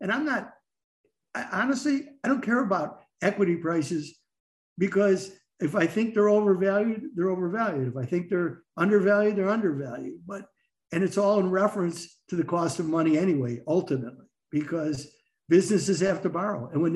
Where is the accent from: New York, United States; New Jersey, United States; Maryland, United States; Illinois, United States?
Illinois, United States; Chicago; I'm from Chicago, so I would have to go down to 57th and Woodlawn in order to experience it in full blown force.